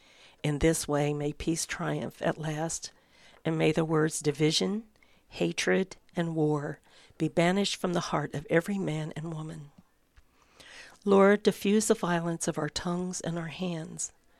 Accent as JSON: {"language": "English", "region": "Florida", "country": "United States", "tie": "born or raised there", "also_born_or_lived": "Southern California", "said": "I grew up in Florida and in Southern California, and I moved here many years ago because I wanted the four seasons, and I really wanted snow."}